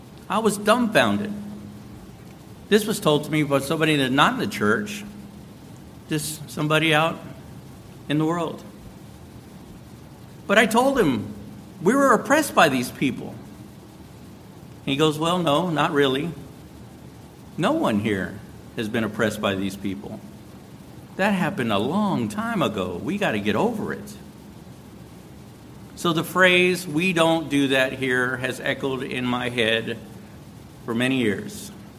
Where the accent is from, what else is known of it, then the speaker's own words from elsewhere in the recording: Texas, United States; As I grew up in South Texas, we were constantly told how the Caucasians stole our lands and murdered our peoples.